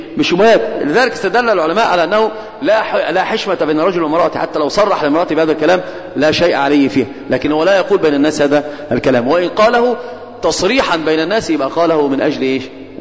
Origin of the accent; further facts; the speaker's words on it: Upper Egypt, Egypt; انا اروح اقعد في الصعيد عندنا يا شيخ وارتاح وانتهى الموضوع. انا صعيدي